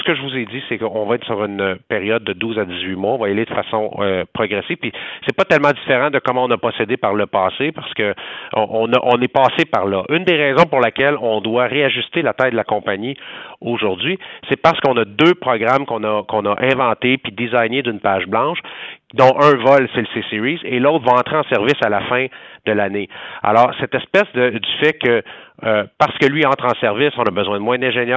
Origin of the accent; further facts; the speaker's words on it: Quebec, Canada; On est des Québécois, on vit ici, là, nous aussi.